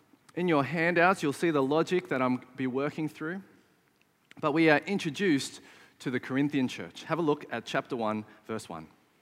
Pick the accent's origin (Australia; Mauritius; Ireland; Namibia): Australia; Sydney, New South Wales; My parents, Chinese, Malaysian, is that who I am? Or am I Aussie? You know, born and bred in Western Sydney.